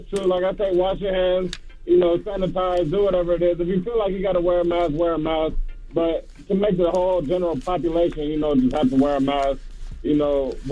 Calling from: Savannah, Georgia, United States; I'm calling from the Savannah area.

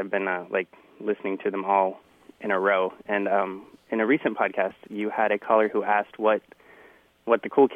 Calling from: Santa Cruz, California, United States; I'm calling from Santa Cruz, California.

